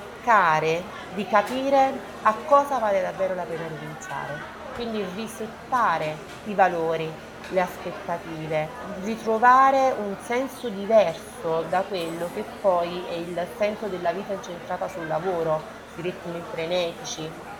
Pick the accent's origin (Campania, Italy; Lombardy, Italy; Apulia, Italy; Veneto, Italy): Campania, Italy; Naples; Io da napoletana ho spesso sentito la necessità di andare via da Napoli